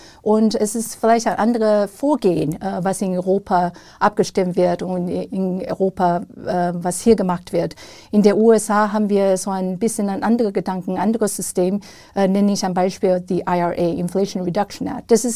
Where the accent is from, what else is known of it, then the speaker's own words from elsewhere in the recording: Taiwan; weil ich bin in Taiwan aufgewachsen.